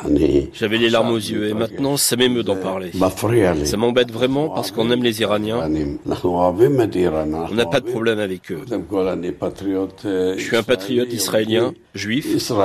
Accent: Iran; moved away; On est partis d'Iran à l'époque du Shah.

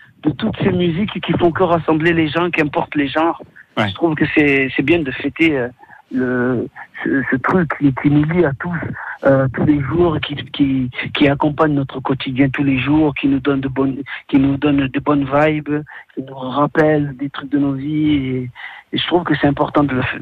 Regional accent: Marseille, Provence-Alpes-Côte d'Azur, France; Ah, moi je suis marseillais à 100%. Ça veut dire que quand je dis ça, ça veut dire que j'y habite et je vais y vivre. Et j'aime beaucoup le sud depuis toujours.

